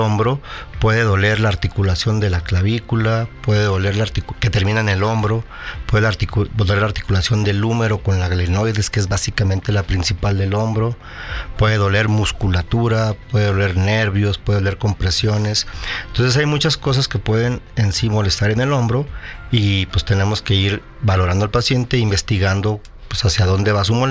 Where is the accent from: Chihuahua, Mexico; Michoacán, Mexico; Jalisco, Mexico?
Chihuahua, Mexico; now in San Luis Potosí, Mexico; Soy originario de Chihuahua y tengo aquí radicando en San Luis Potosí ya 15 años.